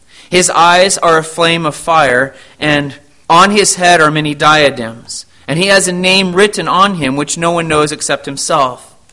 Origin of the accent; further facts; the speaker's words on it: Arizona, United States; which we did have growing up in Arizona